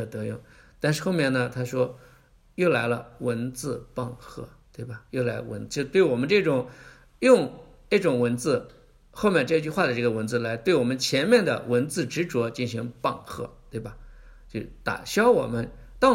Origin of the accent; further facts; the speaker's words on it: China; 形成一个龙，我们中国人喜欢看龙